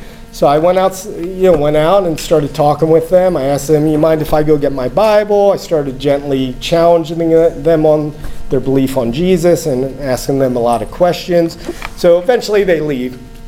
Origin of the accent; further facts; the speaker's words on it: New Jersey, United States; I mean, we're both passionate, so sometimes, you know, we're from New Jersey. We're used to yelling at each other a little, but it's all in love.